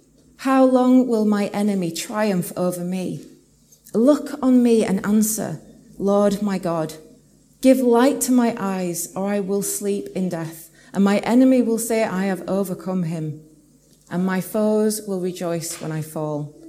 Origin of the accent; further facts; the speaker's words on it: Leeds, Yorkshire and the Humber, United Kingdom; I'm from East Leeds.